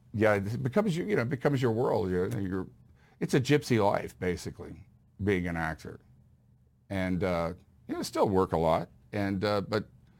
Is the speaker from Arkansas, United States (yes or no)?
no; Houston, Texas, United States; Because it was when I grew up in Houston, John Glenn went up. I was in the second grade, they rolled the TV in.